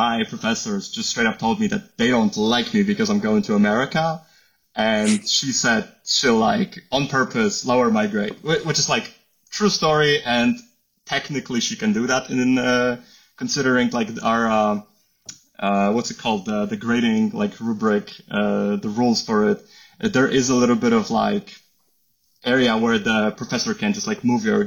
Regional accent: Poland; English is a second language; now in United States; I was born in Poland. It's practically Central Eastern Europe. So we border with Russia and Ukraine. So, nowadays it's a little bit of a hot area, let's call it. I was born there. I lived there 18 years of my life.

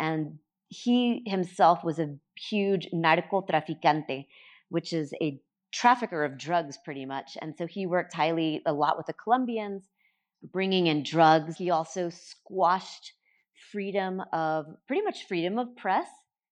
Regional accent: Panama City, Panamá, Panama; also born or lived in United States; But really, I was born and raised in Panama, and it was my entire life, the only thing that I knew. So I was Panamanian and dual citizenship American at the same time. And I lived in Panama City, so I was not near the canal, and I wasn't on a base

